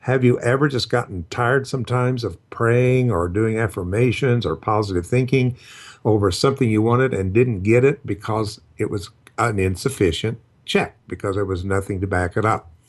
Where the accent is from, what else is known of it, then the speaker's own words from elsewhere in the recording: Tulsa, Oklahoma, United States; You know, I was raised in Tulsa, Oklahoma, and I was drug around to all these tent revival healers